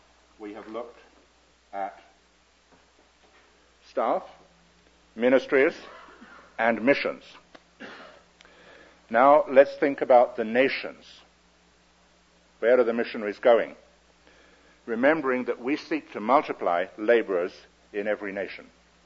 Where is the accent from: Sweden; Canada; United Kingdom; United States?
United Kingdom; England; I'm English, my country is England, and I speak English.